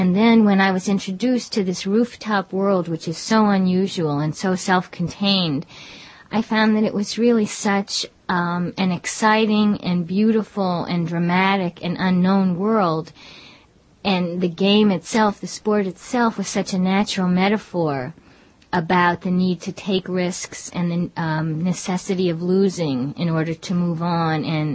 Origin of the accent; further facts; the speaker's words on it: Midwest, United States; No, I grew up in the Midwest, right, in the suburbs, in a completely different external world.